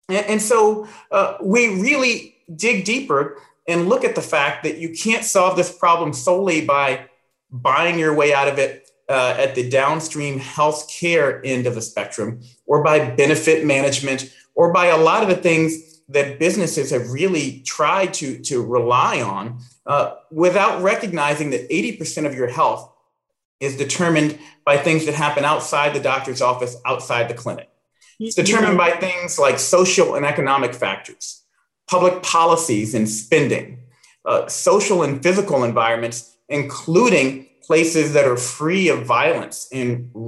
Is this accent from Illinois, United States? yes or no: no; Indiana, United States; I know you came to my hometown of Indiana and visited a company right here in Indiana.